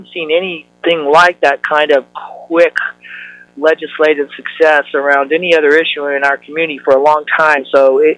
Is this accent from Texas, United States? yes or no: yes; Texas, United States; when I was a queer teenager growing up in Texas